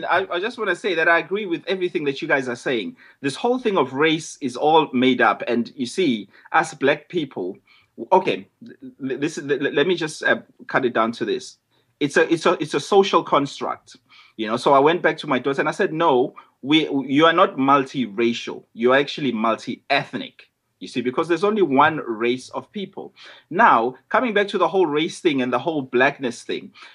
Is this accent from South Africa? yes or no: yes; South Africa; because, you know, growing up in South Africa, you know, I did not want to, you know, to use my experience and to sort of tarnish her whole concept of race.